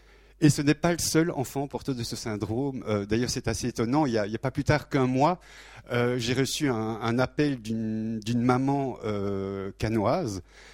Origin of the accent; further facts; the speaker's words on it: Belgium; oui, je suis belge, hein, vous avez compris